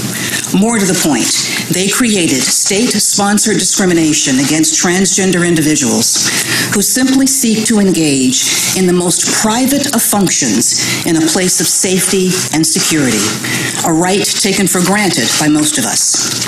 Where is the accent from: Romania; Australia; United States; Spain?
United States; North Carolina; the great state, the beautiful state, my home state of North Carolina.